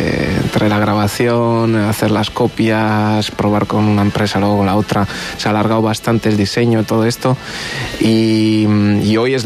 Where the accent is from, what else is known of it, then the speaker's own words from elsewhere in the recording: Veneto, Italy; moved away as an adult; now in Spain; Hace 15 años que estoy en el País Vasco, vine en Erasmus, pero soy de ahí, soy del norte de Verona.